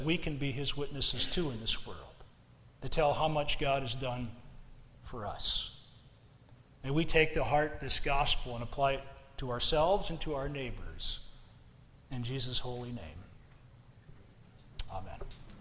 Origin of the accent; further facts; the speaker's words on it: Aberdeen, South Dakota, United States; I once knew a man in my hometown, Aberdeen, South Dakota.